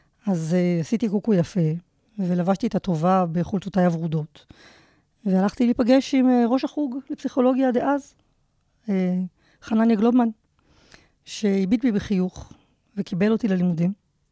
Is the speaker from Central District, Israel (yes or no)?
yes; Kfar Haim, Central District, Israel; אז נולדתי וגדלתי בכפר חיים, שזה מושב ליד נתניה. גם הוריי נולדו וגדלו בכפר חיים, וכך מעולם לא הייתה לי סבתא בעיר. אז אני כפרייה ב-100%.